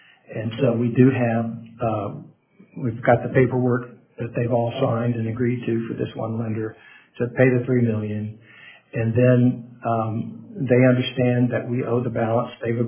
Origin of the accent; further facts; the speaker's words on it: Kenai, Alaska, United States; You know, I grew up here. I'm from Kenai